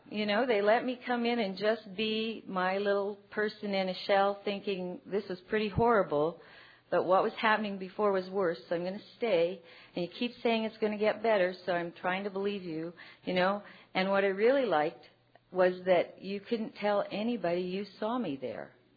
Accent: Winnipeg, Manitoba, Canada; I come from Winnipeg, Manitoba, which is in Canada. So I'm a long ways from here, or I live a long ways from here.

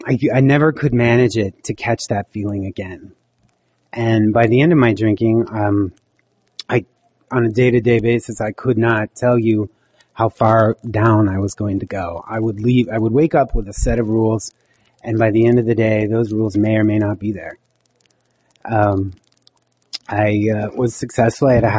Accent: Montana, United States; I am an alcoholic from Montana. In addition to being an alcoholic, the Creator sought to make me a Kootenai Indian.

